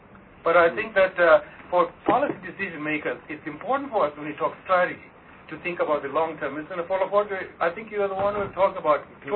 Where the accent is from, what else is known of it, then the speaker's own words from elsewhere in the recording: Benoni, Gauteng, South Africa; I was born and raised in Benoni.